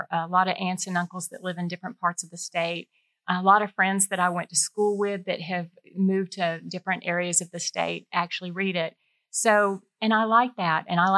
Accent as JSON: {"language": "English", "region": "Georgia", "country": "United States", "tie": "born or raised there", "said": "I like Georgia. I was born and raised in Georgia. I know a lot about the people."}